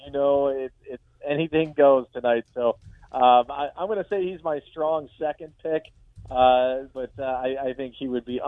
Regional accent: Cleveland, Ohio, United States; I'm torn, guys, because Major League is one of my favorite movies, having been born and raised in Cleveland.

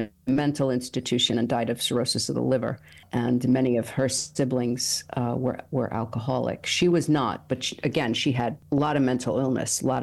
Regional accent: Bronx, New York, United States; I grew up in the South Bronx in a very violent time, in a very scary neighborhood.

